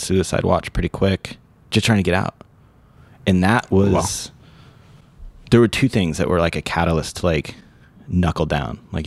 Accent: California, United States; I was from Northern California, but we were living in Southern California.

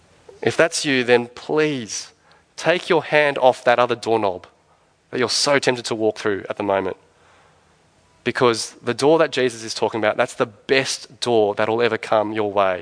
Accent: New South Wales, Australia; one of my sins, I guess, is that I grew up on the North Shore. And I went to a school called Knox Grammar School

